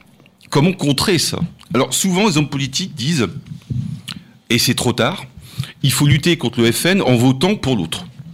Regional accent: Hauts-de-France, France; Je viens du département du Nord et je peux vous dire que le charbon, c'était quelque chose en Nord.

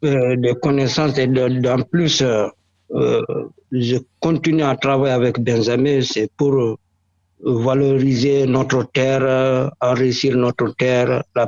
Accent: Benin; Je suis béninois, enseignant en sciences naturelles et sciences agronomiques aussi.

